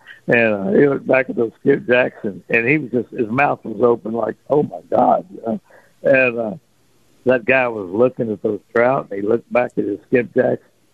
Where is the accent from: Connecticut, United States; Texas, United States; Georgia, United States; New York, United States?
Texas, United States; I said, "Well, I'm from South Texas, and I fish the Gulf Coast."